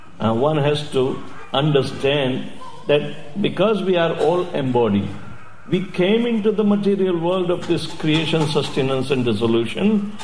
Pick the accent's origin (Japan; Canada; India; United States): India; now in Australia; We moved from India, we came to Australia.